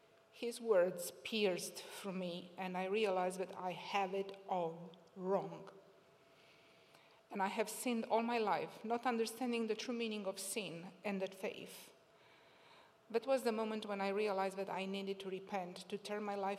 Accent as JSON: {"language": "English", "country": "Romania", "tie": "born or raised there", "said": "I was raised in Romania and in the Orthodox tradition."}